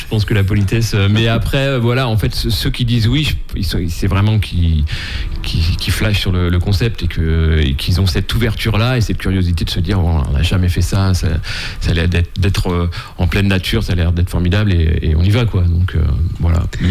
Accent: Saint-Jean-de-Monts, Pays de la Loire, France; parce que moi je suis originaire de Saint-Jean-de-Mont.

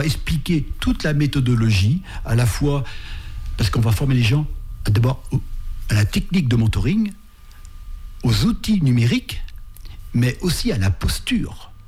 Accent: Pays de la Loire, France; J'ai évolué en Vendée, je suis natif de Vendée

